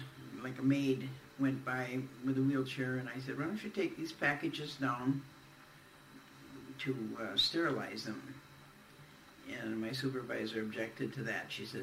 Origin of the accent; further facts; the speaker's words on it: Long Lake, Wisconsin, United States; See, he's from Marinette, and I'm from Long Lake, Wisconsin.